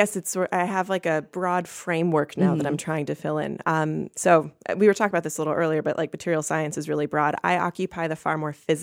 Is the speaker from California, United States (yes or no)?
no; Illinois, United States; No, I grew up just outside Chicago.